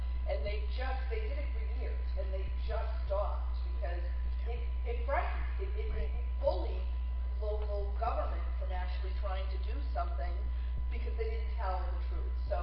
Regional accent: Massachusetts, United States; from Massachusetts.

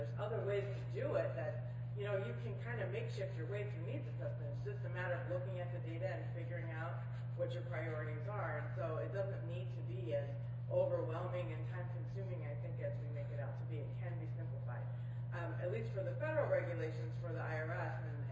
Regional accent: Rochester, New York, United States; from Rochester, New York.

